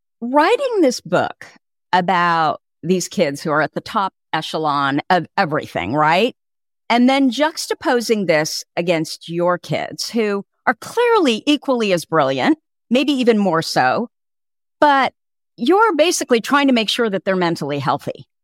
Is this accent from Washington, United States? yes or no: no; Hillsborough, California, United States; So I grew up in Burlingame in Hillsboro, which isn't far from Palo Alto.